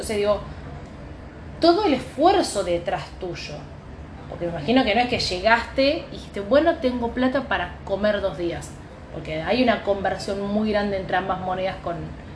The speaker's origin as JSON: {"language": "Spanish", "country": "Argentina", "said": "como argentino llegando a España ahora"}